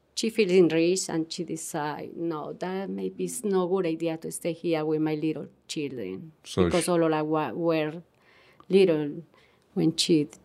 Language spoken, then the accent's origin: English; Cali, Valle del Cauca, Colombia; When I was growing up, I had a lot of friends in Cali, in my neighborhood, in the elementary school, high school, middle school, and high